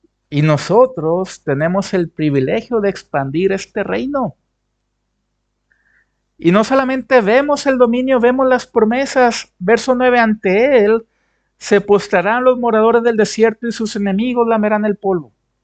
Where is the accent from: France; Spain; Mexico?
Mexico; Yo vengo de México. ¿Y qué pasa por el huso horario? Allá están 7 horas antes.